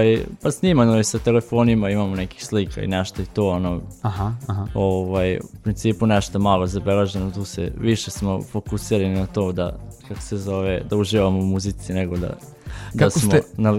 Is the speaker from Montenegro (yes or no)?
no; Kać, Vojvodina, Serbia; kod nas u Kaću mi idemo na Dunavac, tamo